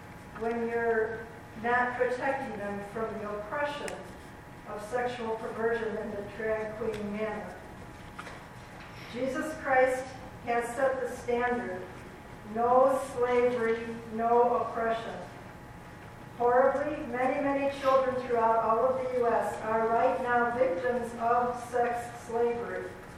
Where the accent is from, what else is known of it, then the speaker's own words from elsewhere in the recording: Plano, Texas, United States; from Plano.